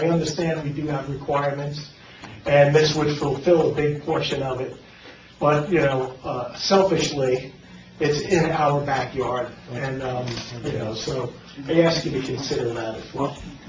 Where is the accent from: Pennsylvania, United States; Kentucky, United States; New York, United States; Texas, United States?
New York, United States; Brooklyn; But I grew up in Brooklyn, and I grew up in an area of Brooklyn that was a lot of wildlife and marshes, and it was beautiful.